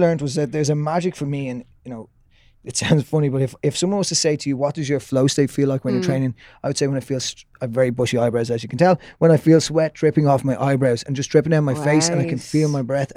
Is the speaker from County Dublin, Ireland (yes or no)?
no; County Wicklow, Ireland; I'm from the Shticks. I'm from Wicklow. Live up in the mountains and love being out in the mountains.